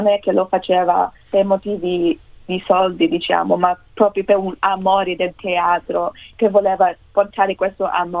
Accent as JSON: {"language": "Italian", "country": "Australia", "tie": "born or raised there", "said": "sono nata e cresciuta qui in Australia"}